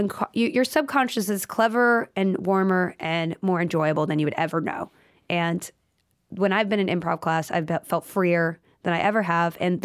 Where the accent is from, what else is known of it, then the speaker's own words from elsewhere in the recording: Austin, Texas, United States; My hometown would be Austin.